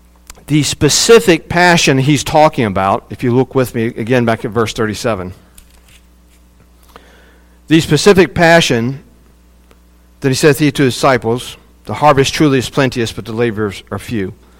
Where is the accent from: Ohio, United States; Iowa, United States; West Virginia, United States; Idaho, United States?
West Virginia, United States; Morgantown; so in where I grew up in Morgantown, there's a mall called Mountaineer Mall.